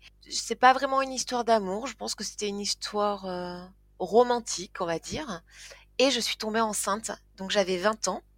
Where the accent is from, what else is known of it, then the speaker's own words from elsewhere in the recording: Toulouse, Occitanie, France; Donc je suis née à Toulouse, j'ai grandi à Toulouse, j'ai été heureuse.